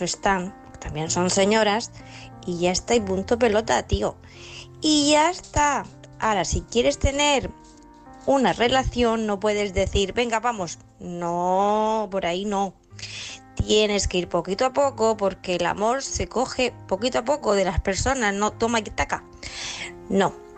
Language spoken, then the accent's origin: Spanish; Murcia, Region of Murcia, Spain; de Murcia.